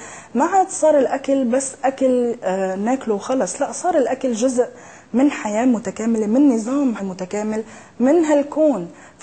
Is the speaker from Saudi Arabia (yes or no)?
no; Syria; أنا أصلي من سوريا، وبسوريا كتير في أكل نباتي،